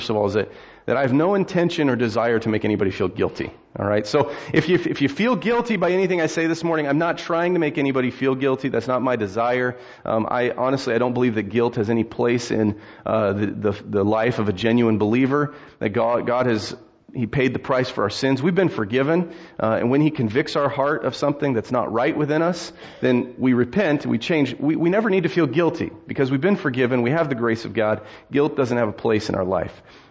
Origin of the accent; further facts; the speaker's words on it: United States; And guess what I am? I'm American.